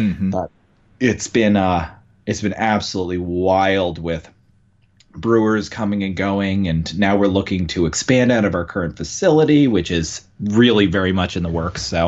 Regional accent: Wilmington, Delaware, United States; long before I was … from Wilmington, Delaware

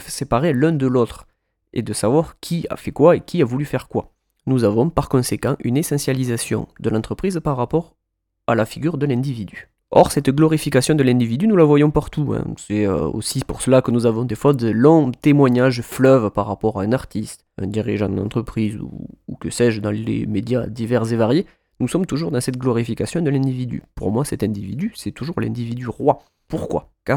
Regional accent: Albi, Occitanie, France; je suis d'Albi

